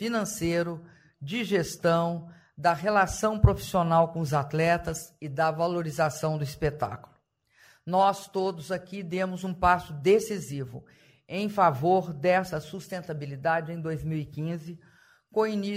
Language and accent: Portuguese; Minas Gerais, Brazil; Como mineira, vejo com satisfação os dois maiores clubes de futebol de Minas Gerais entrarem nesse grupo.